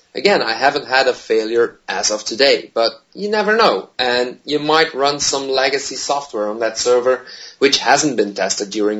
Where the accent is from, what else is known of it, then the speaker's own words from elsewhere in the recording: Belgium; Now, I am from Belgium. I live close to Antwerp, but also pretty close to Brussels.